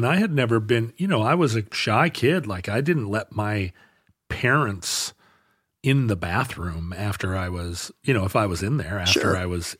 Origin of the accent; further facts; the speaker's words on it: Alberta, Canada; I'm from Alberta, but I cannot stop.